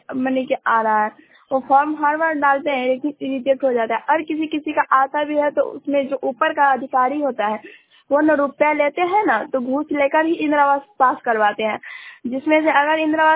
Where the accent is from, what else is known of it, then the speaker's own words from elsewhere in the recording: Shahbazpur, India; मैं शाहबाजपुर से बिलोंग कर रही हूँ, और मैं आपको बताने जा रही हूँ अपने शाहबाजपुर गांव के मैंने की कुछ समस्या के बारे में।